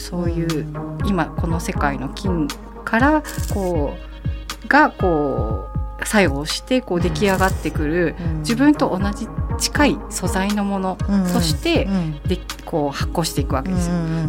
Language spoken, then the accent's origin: Japanese; Nagoya, Aichi, Japan; 名古屋人なので、まあ、田楽の味噌とか、味噌カツの味噌とか、地域的にいろいろアレンジできるし